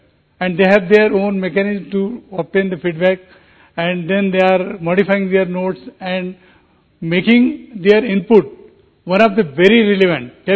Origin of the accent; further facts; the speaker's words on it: Pune, Maharashtra, India; from Pune.